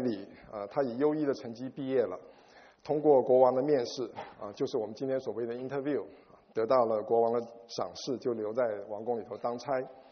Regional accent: China; 反而倒成了我们中国人所谓的三朝元老。

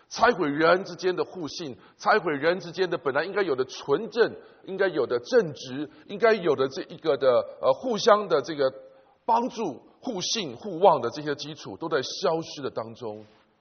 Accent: China; 今天可以说是我们中国人这个几大节日之一的中秋节的前夕

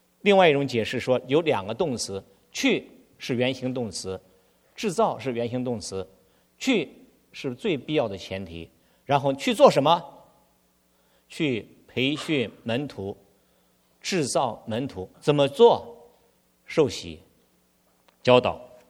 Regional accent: northern China, China; 虽然我在北方长大，我上大学的时候呢，我冬泳啊，我在西安上大学

